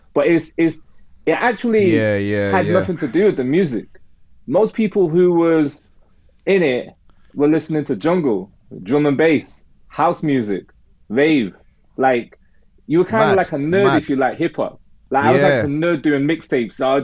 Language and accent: English; Manchester, North West England, United Kingdom; now in London, United Kingdom; And, you know, I moved to London in it was 97. And growing up in Manchester, the gang shit was a way of life.